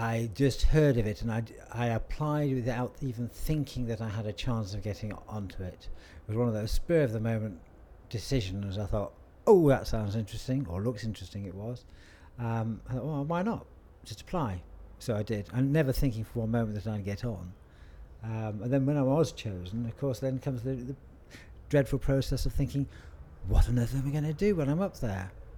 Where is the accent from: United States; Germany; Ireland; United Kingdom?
United Kingdom; Reading, South East England; I'm from Reading and I'm 57 years old.